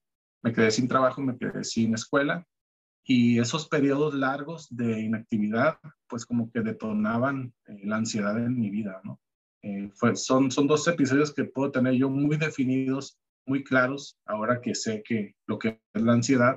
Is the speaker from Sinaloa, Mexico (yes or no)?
no; Ciudad Obregón, Sonora, Mexico; Soy de Ciudad Obregón, Sonora, en México. Tengo 37 años. Soy casado, tengo dos hijos y soy ingeniero industrial